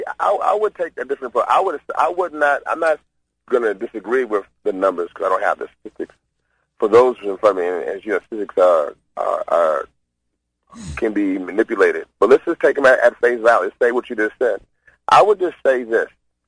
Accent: Louisiana, United States; I'm from Louisiana, and I'm a black male, and I have a bachelor's and a master's

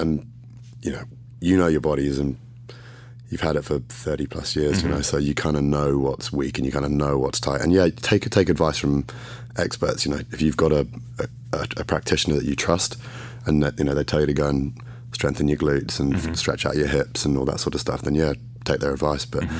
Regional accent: England, United Kingdom; So, yeah, I'm English.

